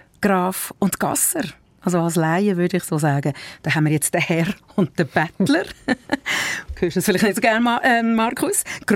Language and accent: German; Switzerland; Bei uns in der Schweiz haben wir ja gar nie einen Kaiser gehabt.